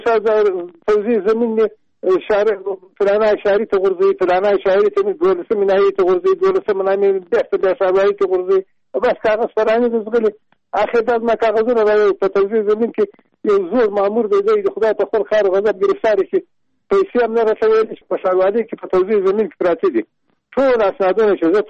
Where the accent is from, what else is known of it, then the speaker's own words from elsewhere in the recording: Nimruz, Afghanistan; now in Kabul, Afghanistan; ټلیفون مې د کابل نه کړی، اصلا زه د نیمروز ولایت یم.